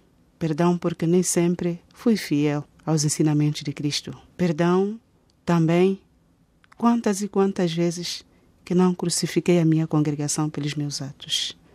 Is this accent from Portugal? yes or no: no; Mbanza Congo, Zaire, Angola; now in Cafunfo, Angola; Sou do Mbanza Congo.